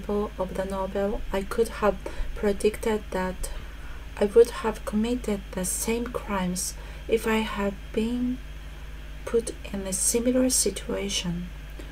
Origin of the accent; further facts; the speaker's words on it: Niigata, Japan; My hometown is where the Chuet earthquake occurred in 2004, and my parents' house was also affected, damaged. The snow still piled up to about 2 meters. We have to live with snow for about 4 months